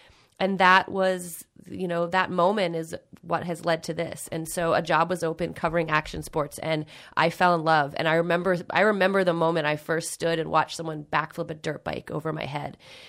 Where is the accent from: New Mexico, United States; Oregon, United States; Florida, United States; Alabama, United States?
Florida, United States; also born or lived in Pittsburgh; And I grew up in Florida and Pittsburgh in Florida